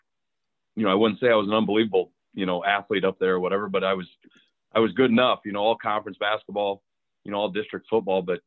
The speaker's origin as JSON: {"language": "English", "town": "Cedar Falls", "region": "Iowa", "country": "United States", "tie": "born or raised there", "said": "Well, I grew up in Cedar Falls, Iowa. You know, went there through middle school."}